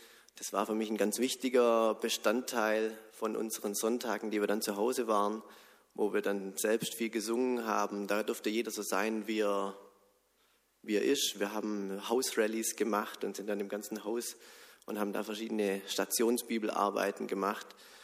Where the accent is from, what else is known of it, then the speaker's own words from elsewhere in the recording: Gomaringen, Baden-Württemberg, Germany; Ich komme aus Gomaringen, ich bin dort in der evangelischen Kirchengemeinde aufgewachsen.